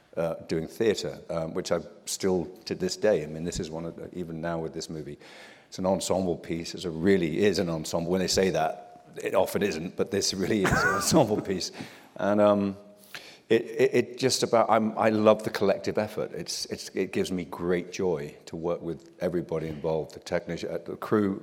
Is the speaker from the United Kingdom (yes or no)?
yes; Liverpool, North West England, United Kingdom; I grew up in and around Liverpool, and this was sort of early 80s, and it was incredibly depressed